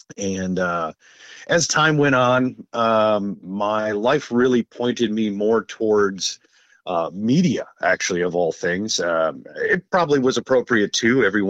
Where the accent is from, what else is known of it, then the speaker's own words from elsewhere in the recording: Sheboygan, Wisconsin, United States; Yeah, so I'm originally from just north of Milwaukee in Sheboygan